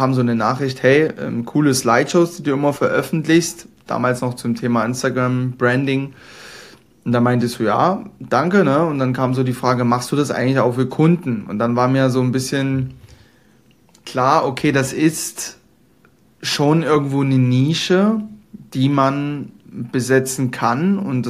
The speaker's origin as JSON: {"language": "German", "town": "Dresden", "region": "Saxony", "country": "Germany", "said": "habe hier in Dresden, also ich komme aus Dresden"}